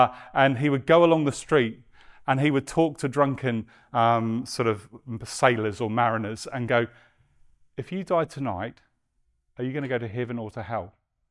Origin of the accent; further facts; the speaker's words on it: New Zealand; now in Australia; And, you know, as a New Zealander, it's always difficult to say those words. But I can, gracefully, of course. Because I became a Christian in Australia, which is funny.